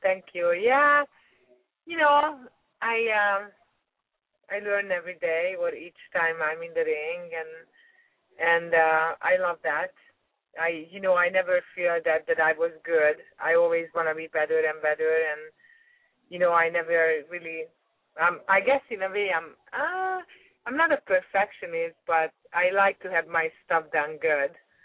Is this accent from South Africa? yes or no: no; Canada; I born in Hungary, and I'm a mix of a Hungarian and a German. my mother is a Hungarian and my father is German. I speak both languages. And then I grew up in Canada.